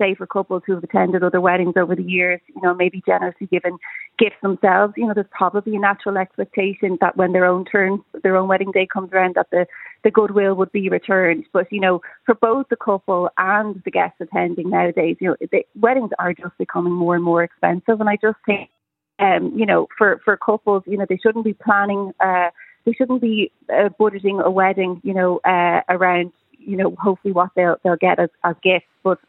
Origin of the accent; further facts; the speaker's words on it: Ireland; I don't know if we'll get to a point as Irish people where we'll turn up to a wedding or any other event, you know, with not even a card or some sort of small gesture.